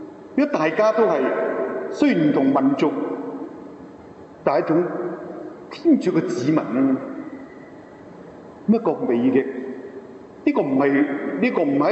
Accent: Hong Kong; 为我哋香港人都有个意义喺里边嘅

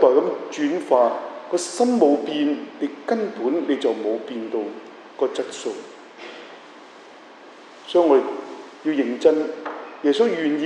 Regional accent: China; 讓主耶穌嘅教導能夠入喺我哋中國人嘅心底。

